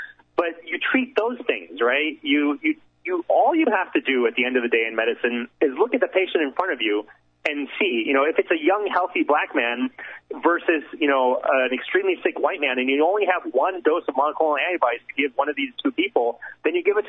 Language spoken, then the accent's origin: English; Florida, United States; I mean, I grew up in Florida, and that's how I was raised, right?